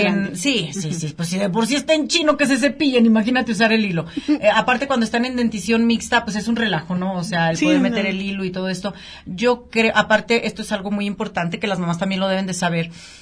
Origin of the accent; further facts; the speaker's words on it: Mexico; los mexicanos ya sabes que todo vendemos.